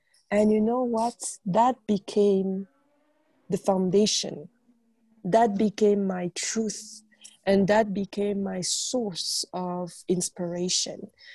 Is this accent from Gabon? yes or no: yes; Gabon; also born or lived in France; go back to Gabon, where I am from, because I'm from Gabon. So I'm Gabonese, you know, by my citizenship, my nationality is Gabonese, but I've lived in many countries because my father was a diplomat.